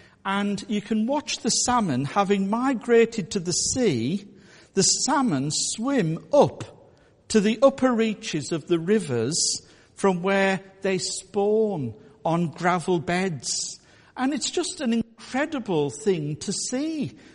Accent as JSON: {"language": "English", "town": "Whitehaven", "region": "North West England", "country": "United Kingdom", "said": "And some people think maybe my accent is more northeast. It's actually Whitehaven. I'm a Marra."}